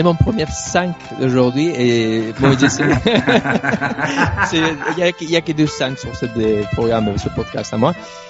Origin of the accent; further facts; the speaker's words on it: Spain; Peut-être c'est parce qu'évidemment, je suis espagnol